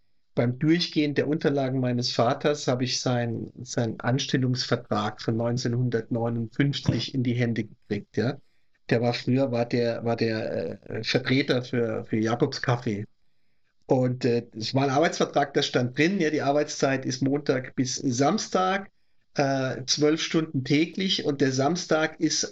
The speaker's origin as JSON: {"language": "German", "town": "Speyer", "region": "Rhineland-Palatinate", "country": "Germany", "said": "Ich komme ja aus Speyer in Rheinland-Pfalz."}